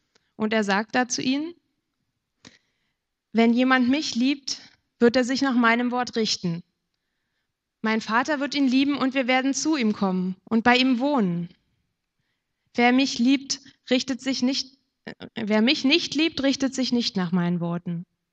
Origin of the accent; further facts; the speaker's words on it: Brandenburg, Germany; bei diesem Freischwimmer musste man damals bei uns in Brandenburg, musste man da auch einen Ring raustauchen